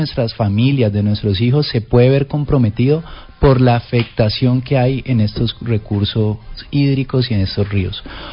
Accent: Cali, Valle del Cauca, Colombia; Yo soy caleño, nací en el barrio Nueva Granada y me he criado y vivido toda mi vida en Cali. Soy economista.

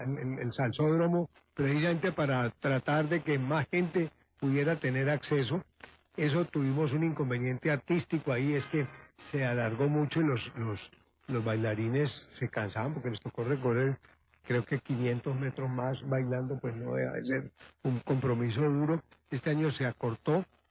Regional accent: Cali, Valle del Cauca, Colombia; Somos los caleños los que pagamos por la Feria de Cali.

